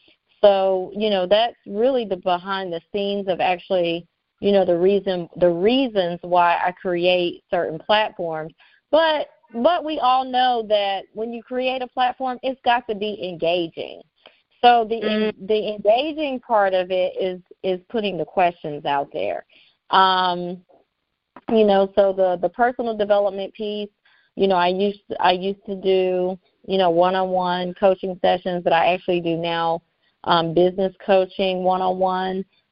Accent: Raleigh, North Carolina, United States; So, yeah, I'm actually from Raleigh. It's actually very unique right now. It's very rare to even be a Raleigh native.

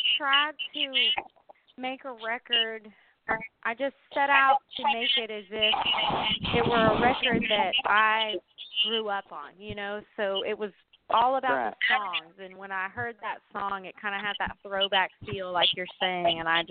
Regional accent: Texas, United States; now in Nashville, United States; I'm originally from Texas. I live in Nashville now.

